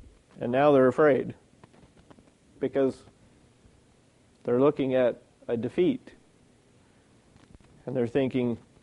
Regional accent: Idaho, United States; I can't just come over and say, well, I'm from Idaho, I don't know what your laws are.

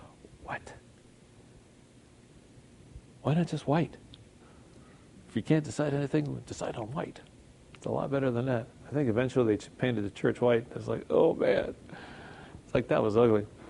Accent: California, United States; I grew up in Southern California. A lot of earthquakes.

